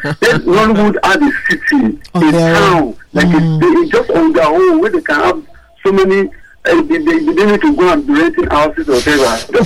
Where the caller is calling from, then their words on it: Yaba, Lagos, Nigeria; calling from Yaba.